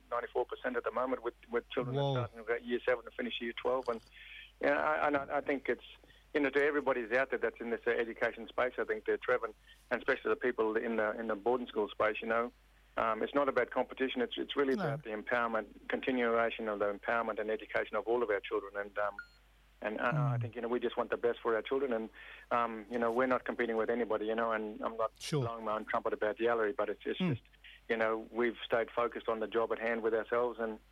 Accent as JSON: {"language": "English", "country": "Australia", "said": "but as an Australian, whether you're black, white, brindle, purple or corrugated, we have an expectation that we'll get world-class education"}